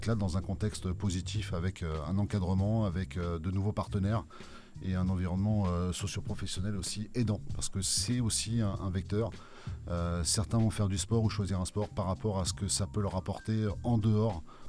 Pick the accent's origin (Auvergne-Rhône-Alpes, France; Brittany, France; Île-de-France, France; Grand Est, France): Île-de-France, France; Mantes-la-Jolie; parce que nous, on est originaire de Mantes-la-Jolie, on connaît notre ville